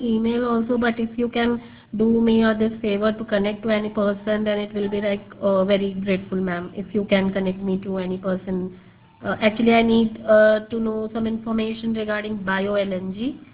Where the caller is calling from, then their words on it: India; Ma'am, I'm calling from India.